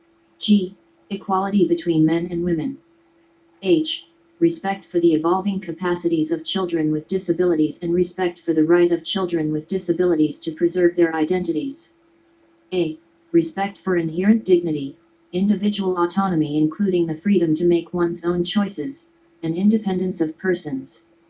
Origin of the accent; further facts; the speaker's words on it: San Bernardino, California, United States; born there